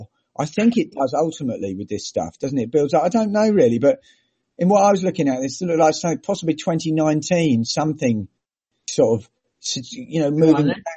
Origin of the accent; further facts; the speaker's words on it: East of England, United Kingdom; When I grew up in the fucking Fens, I grew up in the Fens.